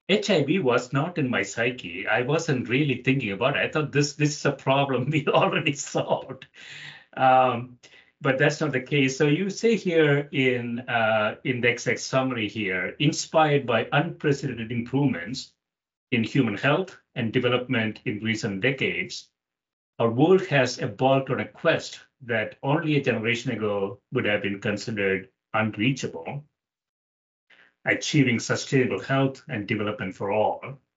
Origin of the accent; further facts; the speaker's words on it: South India, India; now in United States; I grew up in South India, in a little bit of an island of healthcare, which was sort of far advanced compared to the rest of the country.